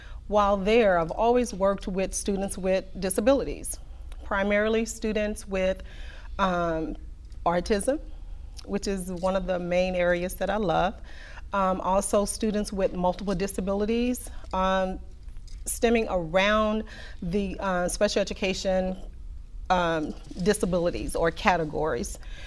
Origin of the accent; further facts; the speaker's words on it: Houston, Texas, United States; Born and raised here in Houston, Texas, or a small community outside of the north side. It was called Coralville, Texas. Now it was annexed into Klein ISD area. So now it is now Houston, Texas.